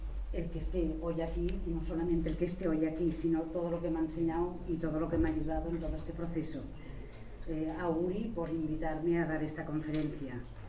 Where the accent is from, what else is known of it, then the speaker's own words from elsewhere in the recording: Barcelona, Catalonia, Spain; nací en Barcelona, una vez había terminado ya la Segunda Guerra Mundial. Estudié en las monjas católicas alemanas y estudié en la Universidad de Barcelona la carrera de farmacia. Mis padres eran alemanes y en casa se hablaba indistintamente el alemán